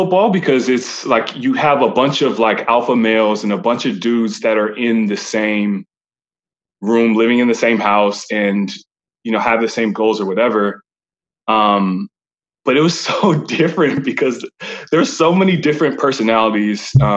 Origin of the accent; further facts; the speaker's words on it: Allen, Texas, United States; Yeah, I'm from Allen, Texas.